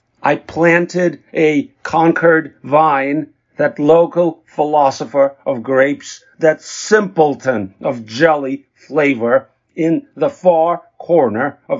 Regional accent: Moscow, Russia; now in United States; I'm originally from Moscow when it was still the Soviet Union, and I've been living in the United States since 1987.

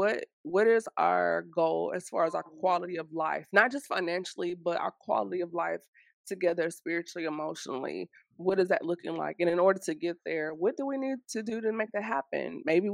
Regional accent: Tennessee, United States; I grew up in Tennessee. Friday Night Lights football was a thing.

